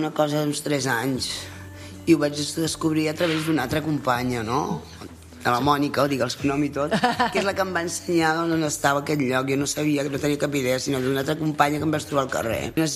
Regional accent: Ripoll, Catalonia, Spain; jo vinc d'un poble petit, vinc de Ripoll

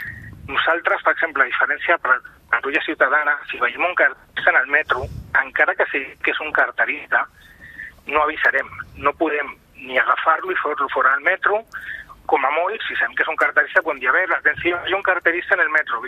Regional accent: Catalonia, Spain; i jo sóc català

